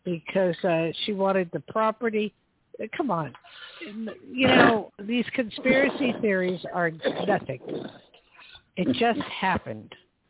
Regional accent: New Jersey, United States; Jersey girl.

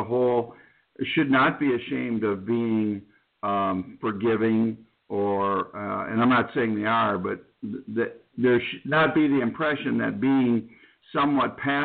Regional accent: Detroit, Michigan, United States; And I learned a lot growing up in the Detroit, working in the downtown Detroit area during the riots.

